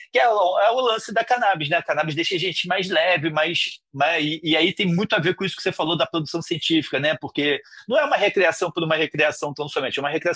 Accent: Itacoatiara, Brazil; passando pela minha juventude em Itacoatiara

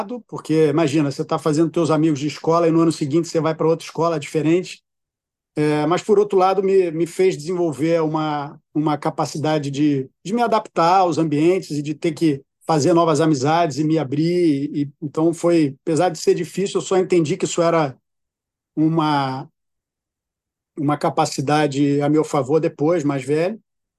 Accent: Rio de Janeiro, Brazil; also born or lived in Salvador; acabei de fazer 46 anos. Eu sou nascido aqui no Rio de Janeiro. Sou filho de uma família de classe média, né, do Rio de Janeiro. Morei em Salvador, quando a minha mãe se mudou para lá por uma questão profissional. Morei lá por 2 anos quando era criança.

